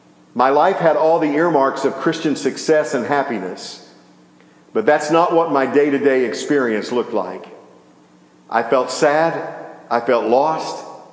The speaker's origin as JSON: {"language": "English", "region": "Louisiana", "country": "United States", "tie": "born or raised there", "said": "I was raised in Louisiana, and I'm a good cook. I make a mean jambalaya."}